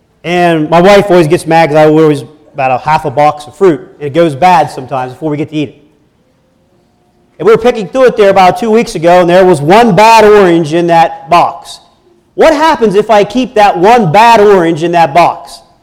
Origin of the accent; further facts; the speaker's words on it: Barnesville, United States; I'm from Barnesville.